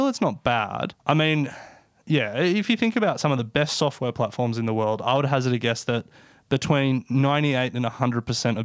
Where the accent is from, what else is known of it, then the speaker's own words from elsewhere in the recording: Australia; the obvious one as Australian speaking in Australia is superannuation.